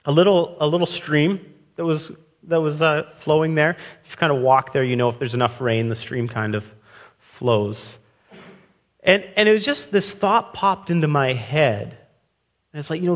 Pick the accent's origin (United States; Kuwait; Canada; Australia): Canada; Alberta; You know, I grew up in Alberta, and one of the reasons I love being on the island is the ocean.